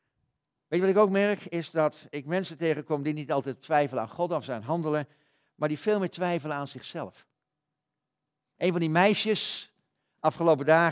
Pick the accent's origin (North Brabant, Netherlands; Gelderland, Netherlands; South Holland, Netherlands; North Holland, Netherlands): Gelderland, Netherlands; Ik kom uit de Veluwe